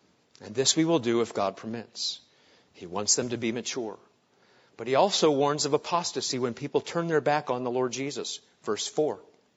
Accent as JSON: {"language": "English", "region": "New England", "country": "United States", "said": "you know what we used to drink around the campfire? Moxie. Because I'm from New England."}